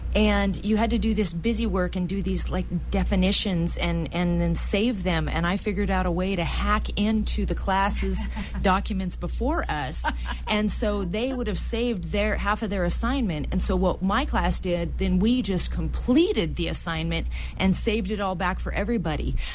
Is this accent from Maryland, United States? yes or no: no; Oroville, California, United States; I actually grew up in Oroville. I was born and raised in Oroville, just 20 miles south of here.